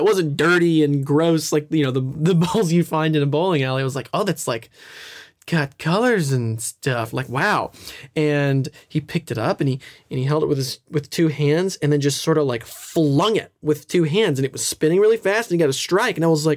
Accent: Nashville, Tennessee, United States

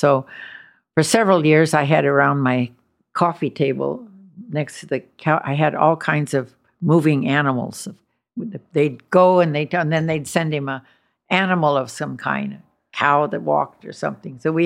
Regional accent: United States; And me, I'm American, so didn't travel that way.

